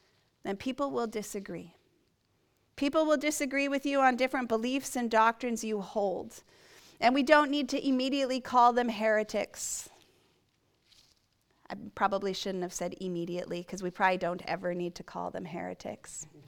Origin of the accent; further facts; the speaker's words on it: United States; now in Canada; I am an American, born and raised. Now I am a Canadian.